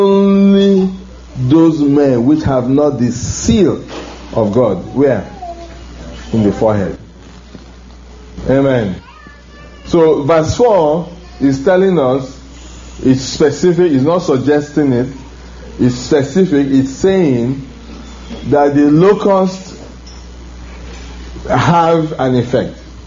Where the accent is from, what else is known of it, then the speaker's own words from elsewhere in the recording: Nigeria; I come from Africa, I come from Nigeria, the devil is stirring up every part of Africa.